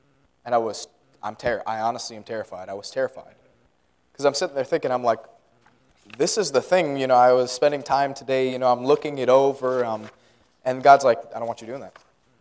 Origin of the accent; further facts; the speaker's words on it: Maryland, United States; Like I said, I'm from Maryland. Maryland is very northern.